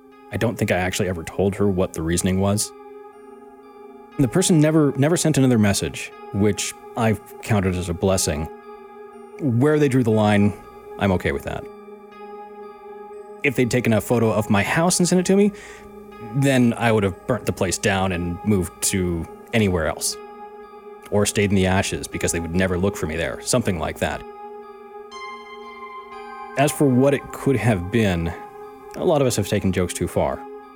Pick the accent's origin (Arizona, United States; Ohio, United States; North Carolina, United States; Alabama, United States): Arizona, United States; New Mexico, then Arizona, my home state.